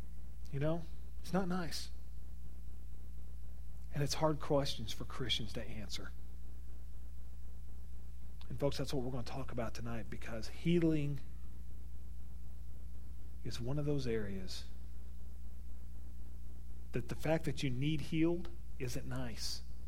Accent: Missouri, United States; We're from Missouri.

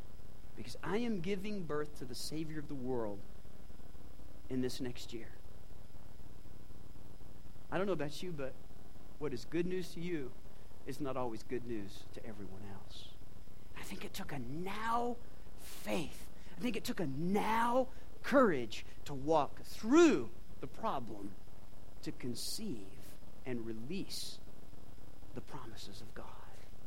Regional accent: New Mexico, United States; I'm from New Mexico. People just go by grandma and grandpa there.

